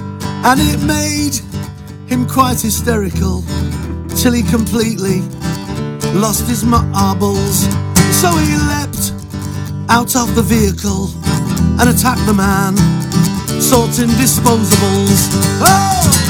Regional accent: United Kingdom; I'm British. Quick slap, and I'm British.

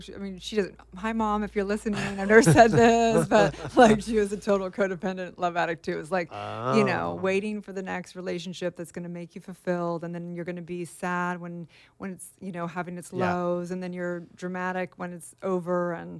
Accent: Santa Barbara, California, United States; growing up in Santa Barbara, it was like the programming was so deep.

